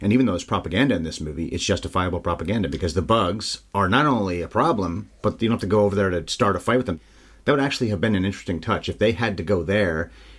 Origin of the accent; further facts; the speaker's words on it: Canada; where I would always call him, being a Canadian person, Lieutenant Dan.